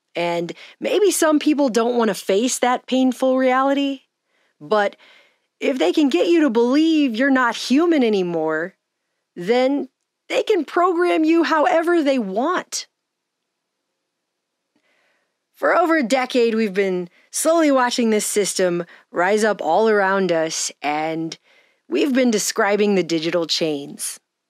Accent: United States; Now, I'm an American, and I was raised in a country that was founded upon some self-evident truths.

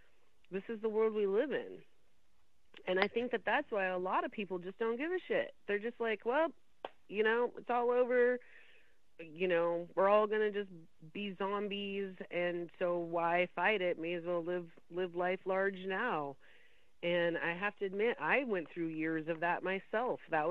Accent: Washington, United States; And that's what I grew up with around Hanford

